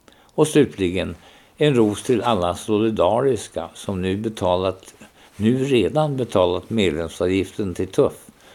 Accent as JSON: {"language": "Swedish", "town": "Ullånger", "region": "Västernorrland County", "country": "Sweden", "tie": "born there", "lives_now": "Tyresö, Sweden", "said": "I Ullånger, vid Höga kusten."}